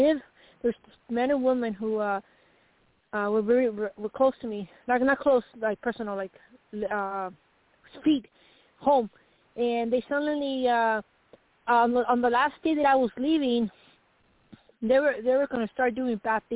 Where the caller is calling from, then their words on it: Arizona, United States; Arizona, and thank you for taking my call